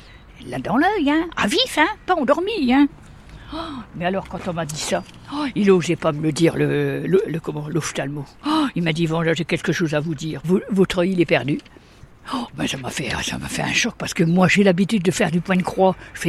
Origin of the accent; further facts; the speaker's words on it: Grand Est, France; born there; Oui, alors je suis née dans la Haute-Marne. … c'est un nom répandu en Pologne.